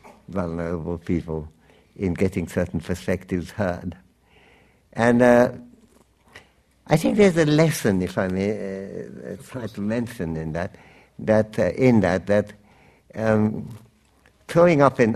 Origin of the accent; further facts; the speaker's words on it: India; It's in some ways, as an Indian, and there are many Indians here, I can say that, we have a much easier situation.